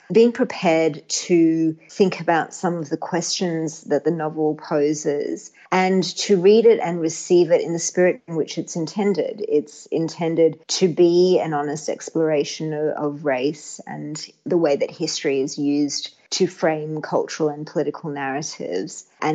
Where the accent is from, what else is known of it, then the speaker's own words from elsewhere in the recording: Australia; because I'm Australian